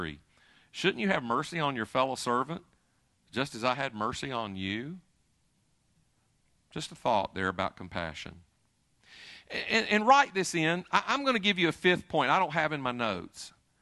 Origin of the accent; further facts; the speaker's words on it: United States; I am an American. I am durch und durch Amerikaner, through and through American. But having lived overseas a good bit of my adult life and coming back to this country